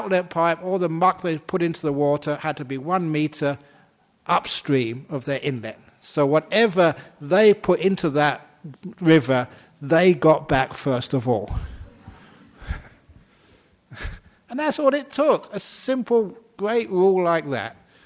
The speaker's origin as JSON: {"language": "English", "region": "London", "country": "United Kingdom", "tie": "born or raised there", "said": "I grew up in London. 1951 I was born, and I still remember walking along that river as a young boy"}